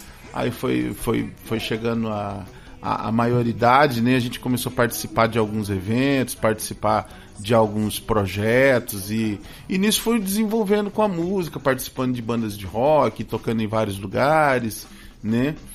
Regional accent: Cuiabá, Mato Grosso, Brazil; E sou nascido e criado no Tijucal, né?

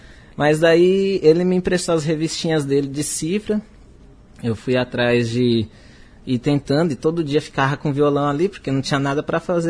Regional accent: Chapada dos Guimarães, Mato Grosso, Brazil

